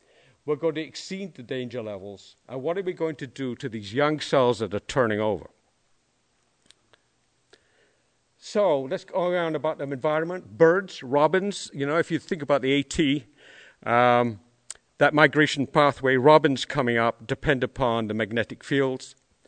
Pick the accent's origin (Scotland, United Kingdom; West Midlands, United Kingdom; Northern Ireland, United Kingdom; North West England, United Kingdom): Scotland, United Kingdom; moved away as an adult; now in United States; As a Scotsman, I love this country. I'm American now. Because back in Scotland, I couldn't do this.